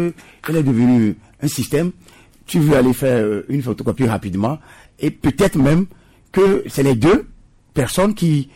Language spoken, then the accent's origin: French; Togo; le phénomène de la corruption qui sévit chez nous au Togo.